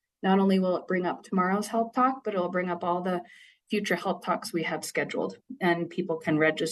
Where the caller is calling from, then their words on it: Wood River, Idaho, United States; really doing some deep work here in Idaho around mental health. And then Monica Reyna is local. I'm calling from Wood River.